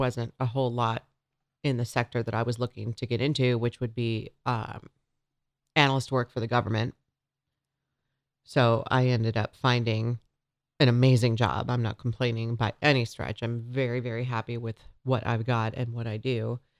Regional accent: Midwest, United States; So I was raised in the Midwest, spent most of my adult life in college.

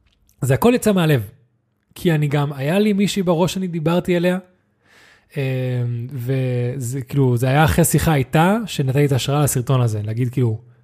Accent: Spain; אני גדלתי באירופה, אני גדלתי בספרד

